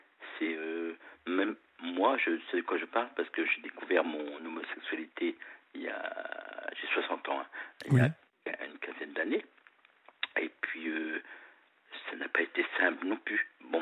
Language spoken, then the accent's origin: French; Brittany, France; Je suis des Côtes d'Armor, voilà, originaire des Côtes d'Armor.